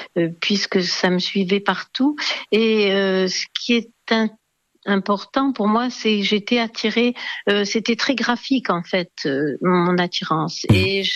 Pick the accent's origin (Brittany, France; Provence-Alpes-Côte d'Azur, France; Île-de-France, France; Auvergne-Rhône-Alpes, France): Auvergne-Rhône-Alpes, France; Grenoble; Ah, je suis né à Grenoble.